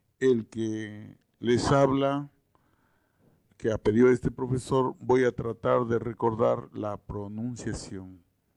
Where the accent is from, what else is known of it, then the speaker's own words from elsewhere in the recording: Villa de Eten, Lambayeque, Peru; En mi tierra, en la ciudad de Villa de Eten, mis paisanos, al levantarse a las 5 de la mañana